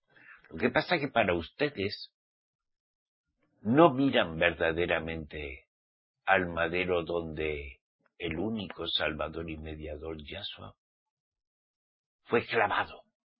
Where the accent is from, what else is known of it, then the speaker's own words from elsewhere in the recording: Spain; En aquellos tiempos no había mesiánicos en mi país, España.